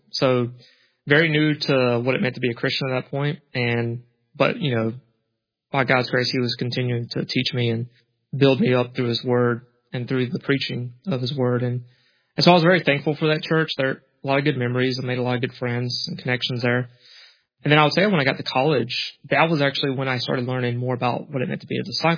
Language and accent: English; Nashville, Georgia, United States; I like how you pause between Nashville and Georgia, because that's usually how I introduce it as well